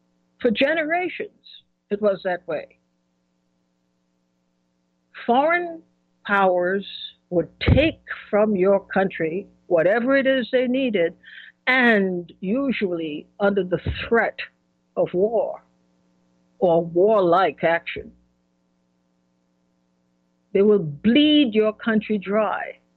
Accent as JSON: {"language": "English", "country": "Trinidad & Tobago", "tie": "born or raised there", "said": "when I was growing up in Trinidad"}